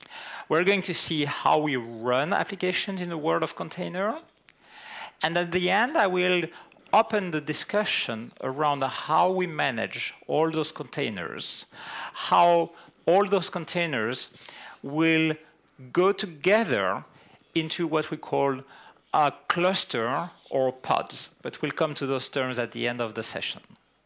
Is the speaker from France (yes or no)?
yes; France; accent: French; English is a second language; Excuse me if my French accent rises from time to time. It's the end of the day, and I tend to have the French coming back before getting out.